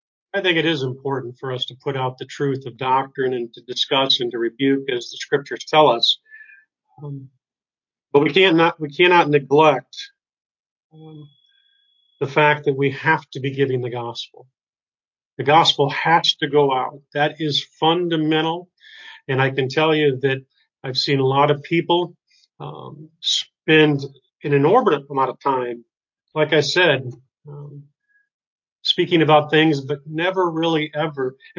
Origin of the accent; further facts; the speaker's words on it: St. Louis, Missouri, United States; Valerie and I are both from the Midwest, St. Louis, Missouri in particular.